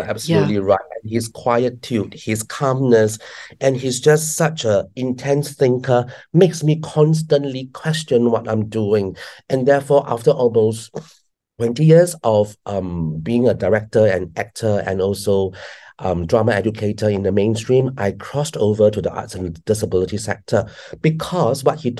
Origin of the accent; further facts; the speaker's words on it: Singapore; Like, do I describe myself as a Singaporean Chinese man?